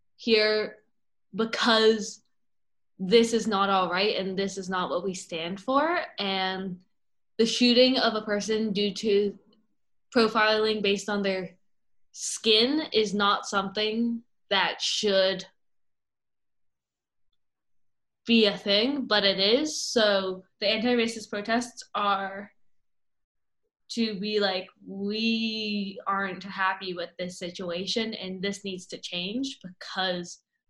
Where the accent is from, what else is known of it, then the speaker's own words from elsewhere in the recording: China; also born or lived in New York City; New York City. Wait, China.